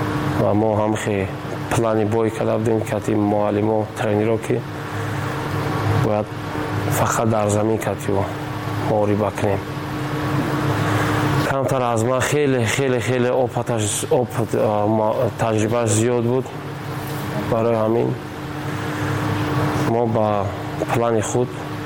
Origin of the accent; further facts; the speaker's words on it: Tajikistan; من تاجیکم، … من در همه جا گفتم که … من تاجیکم